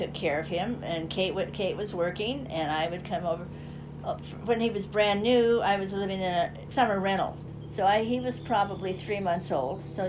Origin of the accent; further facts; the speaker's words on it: California, United States; And see, I had never heard, I'm from California. Vanderbilt is not in anybody's radar there.